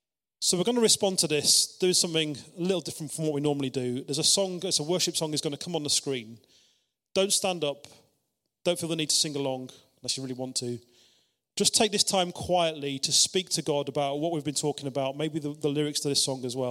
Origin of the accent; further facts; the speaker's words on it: United Kingdom; being British